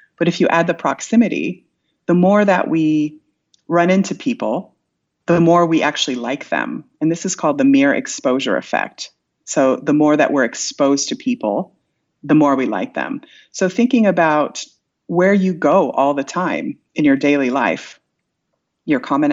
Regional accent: Iowa, United States; and I'm from Iowa originally, and I'm used to like making eye contact and smiling at people.

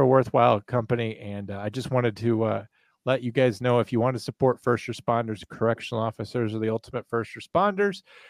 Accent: United States; born there; I'm an American. I was born in America. I'm what you would call Native American because I'm from here.

